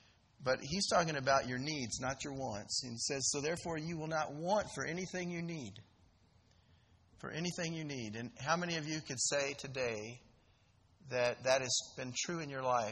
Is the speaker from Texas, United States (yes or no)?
yes; Texas, United States; I grew up in South Texas, and my grandparents had a 20-acre farm, and they had cows and chickens and other animals